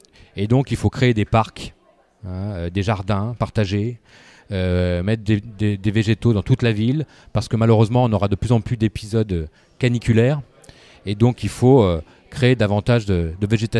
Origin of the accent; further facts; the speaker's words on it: Tours, Centre-Val de Loire, France; born there; j'ai 55 ans et je suis né à Tours.